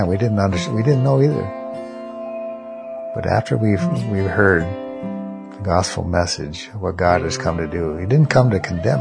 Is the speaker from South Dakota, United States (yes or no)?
yes; Cheyenne River Sioux Reservation, South Dakota, United States; And we're both from the Cheyenne River Sioux Reservation here in South Dakota.